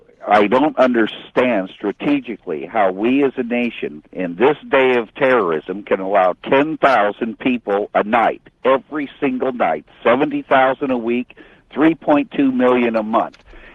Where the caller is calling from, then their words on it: Santa Maria, California, United States; I'm calling from Santa Maria.